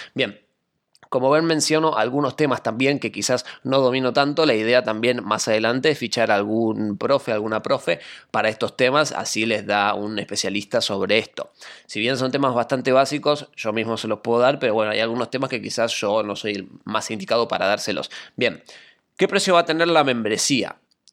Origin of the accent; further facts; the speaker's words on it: Argentina; me preguntan, ¿por qué en dólares si sos argentino? Bueno, Argentina es un tema particular